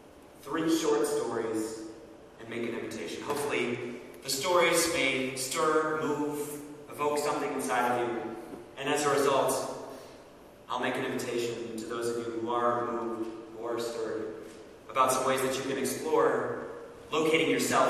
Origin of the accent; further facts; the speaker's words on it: Manhattan, New York, United States; moved away as an adult; also born or lived in Boston; I grew up in Manhattan, and I spent the first 30 years of my life, and then I was exiled to Boston.